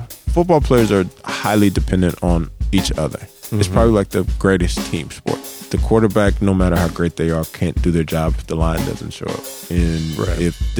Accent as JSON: {"language": "English", "town": "Charlotte", "region": "North Carolina", "country": "United States", "tie": "born or raised there", "said": "But then, you know, actually living in America, I'm from Charlotte, you get like this dual exposure."}